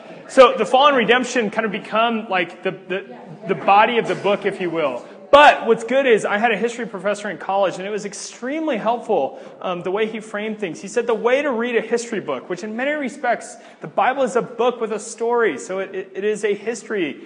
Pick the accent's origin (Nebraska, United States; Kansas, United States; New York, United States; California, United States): Nebraska, United States; Omaha; this is like from outer space looking down at Omaha, Nebraska, my hometown. Don't say anything bad, it's a wonderful place.